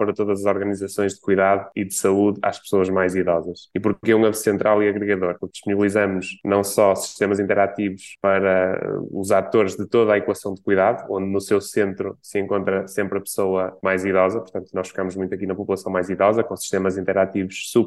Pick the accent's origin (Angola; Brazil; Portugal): Portugal; Braga, Norte; sou de Braga, sou uma das últimas gerações dos anos 80, sou ali de 89